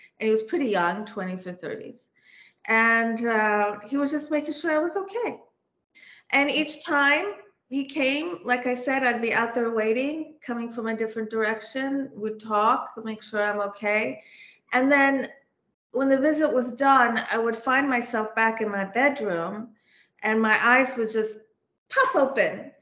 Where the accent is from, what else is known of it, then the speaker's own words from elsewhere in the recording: Washington, D.C. area, United States; also born or lived in Istanbul, Turkey / Montreal, Canada; So I was born in Istanbul, Turkey. And when I was a baby, my parents and I emigrated from Istanbul to Montreal, Canada, where my sister was born. And then we came to the D.C. area, and that's where I grew up.